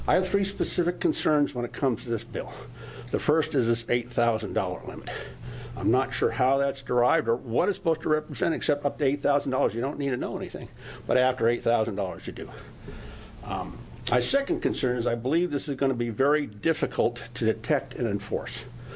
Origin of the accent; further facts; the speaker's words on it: Gales Creek, Oregon, United States; I'm from Gales Creek, Oregon